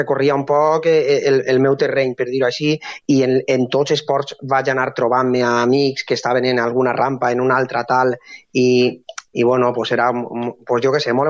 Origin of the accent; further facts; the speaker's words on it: Gandia, Valencian Community, Spain; i que eixia de Gandia, del meu poble